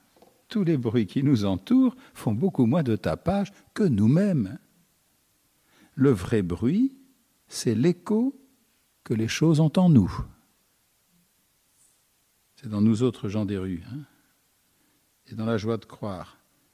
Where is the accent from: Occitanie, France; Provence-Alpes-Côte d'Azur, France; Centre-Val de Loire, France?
Provence-Alpes-Côte d'Azur, France; Marseille; je suis de Marseille, qu'on me pardonne. J'y suis pour rien d'ailleurs. Et, entre parenthèses, c'est une belle ville.